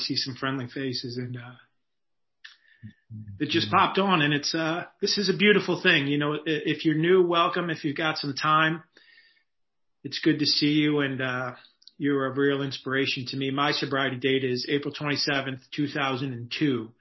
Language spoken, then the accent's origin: English; Chicago, Illinois, United States; I mean, I grew up in Chicago. My parents were teenagers.